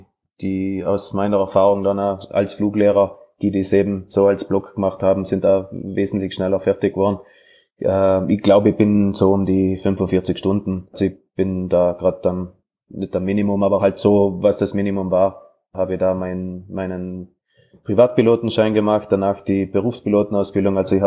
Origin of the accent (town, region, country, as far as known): Trentino-Alto Adige, Italy